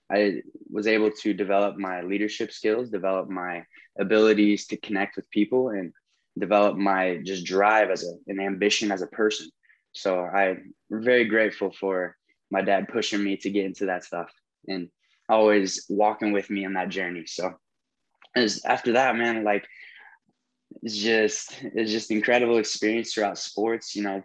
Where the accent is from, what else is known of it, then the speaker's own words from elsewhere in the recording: Canton, Illinois, United States; also born or lived in Galesburg; I'm from Illinois, super small town in Illinois. Not very many people know it, but it's called Canton, Illinois. It's close to Peoria, but that's where I was raised. I was born in Galesburg.